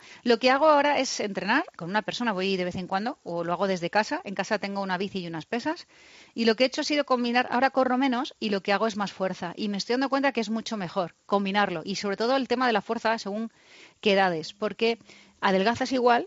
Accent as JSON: {"language": "Spanish", "town": "Madrid", "region": "Community of Madrid", "country": "Spain", "tie": "born there"}